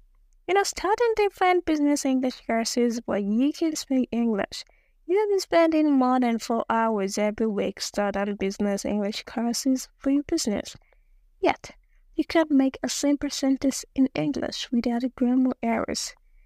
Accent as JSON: {"language": "English", "country": "Nigeria", "accent": "Nigerian", "second_language": "English", "said": "I didn't want to do it because I thought no one would listen to my thick Nigerian accent."}